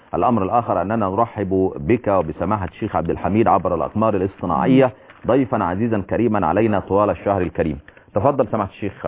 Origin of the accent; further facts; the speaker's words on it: Egypt; يعني زي كما يقولون عندنا في مصر